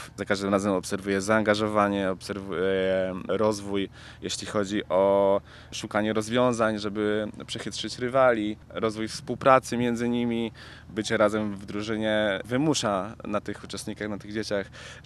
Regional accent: Gdańsk, Pomeranian Voivodeship, Poland; born there; urodziłem się w Gdańsku, więc te wszystkie piękności nie są dla mnie obce.

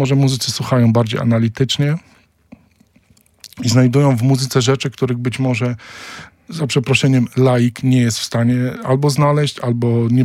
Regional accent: Inowrocław, Kuyavian-Pomeranian Voivodeship, Poland; Pochodzę z Inowrocławia, to jest takie miasto 200 kilometrów na południu, na Kujawach, i w miejscu, w którym dorastałem

